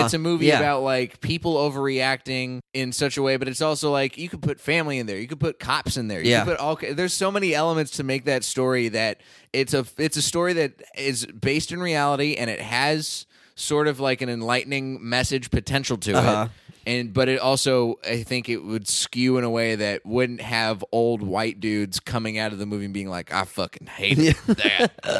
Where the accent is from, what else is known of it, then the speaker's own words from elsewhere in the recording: Texas, United States; and I'm from Texas, which is obviously a border state, and a lot of red voters and a lot of Trump voters in that state.